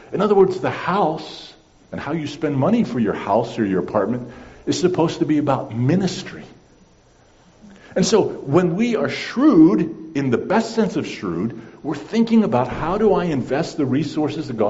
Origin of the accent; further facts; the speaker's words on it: Netherlands; We grew up in the Netherlands, and he had great prejudices toward the rich.